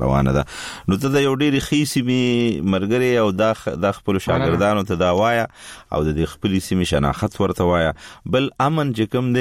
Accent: Khyber Pakhtunkhwa, Pakistan; نو زه د وزیرستان په دی خسته خسته بوونو کړه لوي شوی ما او دغلته مرګری یاران دوستان مې دي

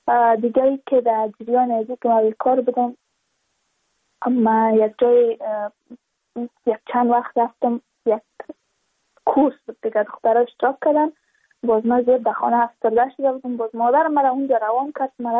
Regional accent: Badakhshan, Afghanistan; ما از بدخشان هستیم، یعنی منطقای دوردست است

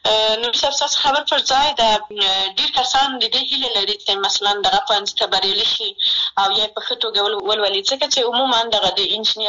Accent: Maidan Wardak, Afghanistan; زه د میدان وردګ ولایت څخه یم

